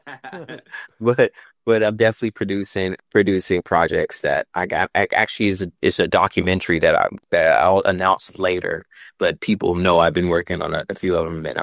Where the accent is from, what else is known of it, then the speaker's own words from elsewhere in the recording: the South, United States; now in Los Angeles, United States; Like I'm a kid from the South, from the bayous of Texas and Louisiana. You just have to keep on going. Here I am in Hollywood. I'm ready to go back home